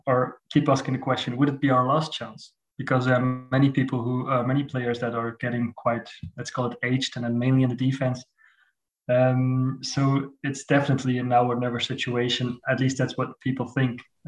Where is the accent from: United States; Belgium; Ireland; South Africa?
Belgium; Waregem, Flanders; I'm from the Dutch part in Belgium, from Waregem, which is quite close to France.